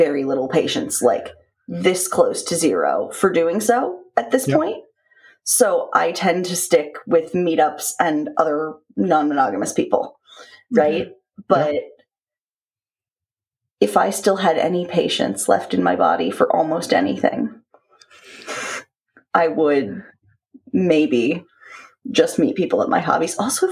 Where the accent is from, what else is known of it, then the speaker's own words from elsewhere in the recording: New England, United States; Look, I'm not actually mean. I'm from New England.